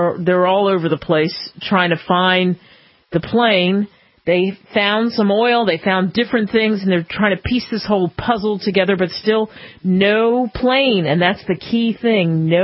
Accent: New Jersey, United States; We have Cop in New Jersey, not too far from my hometown

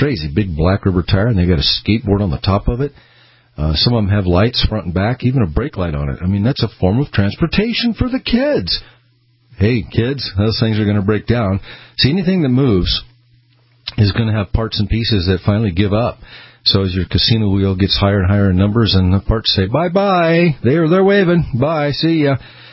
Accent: Peoria, Illinois, United States; now in Boise, United States; Grew up back there in the Peoria, Illinois area, and born and raised in Peoria, actually, and then kind of flew out here with on that Airbus

